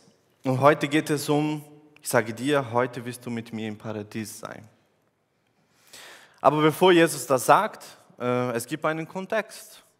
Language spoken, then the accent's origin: German; Brazil; German is a second language; Ich komme aus Brasilien. Brasilien ist ein schönes Land, aber es hat ein großes Problem mit Kriminalität.